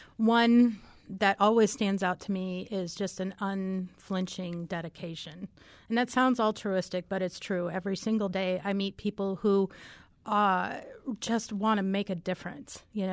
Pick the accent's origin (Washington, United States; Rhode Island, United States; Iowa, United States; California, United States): Iowa, United States; I mean, I grew up in Iowa, and I was the only person, you know, there were no persons of color.